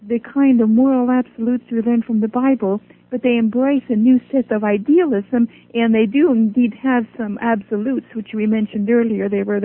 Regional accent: Norway; English is a second language; now in United States; since I grew up in Norway, and we lived in peace and freedom, it was farthest from our mind.

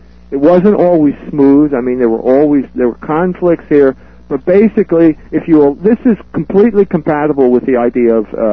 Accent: Philadelphia, Pennsylvania, United States; Well, the fact is, I grew up in Philadelphia. I'm a native of Philadelphia.

